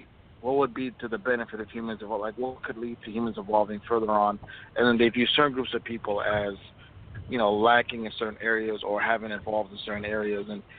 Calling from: Minneapolis, Minnesota, United States; I'm calling from Minneapolis.

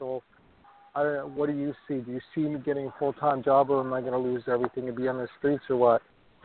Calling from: New York, United States; And I'm calling from New York.

